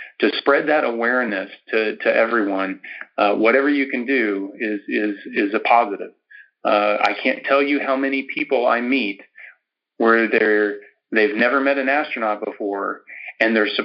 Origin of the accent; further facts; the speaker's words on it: Kansas, United States; I'm thankful for the experiences I had growing up in Northwest Kansas.